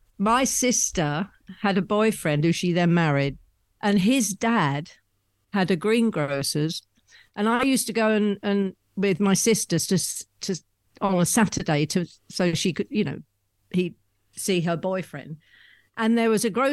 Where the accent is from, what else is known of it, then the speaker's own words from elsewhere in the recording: England, United Kingdom; accent: northern; Sorry about my northern accent.